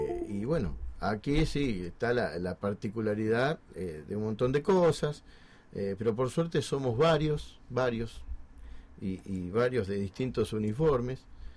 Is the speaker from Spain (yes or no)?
no; Buenos Aires Province, Argentina; a mí me recuerda mucho mi pueblo, en la provincia de Buenos Aires.